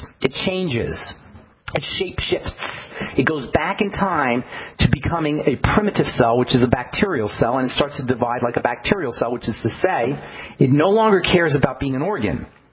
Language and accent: English; New Jersey, United States; You know I'm from New Jersey, right?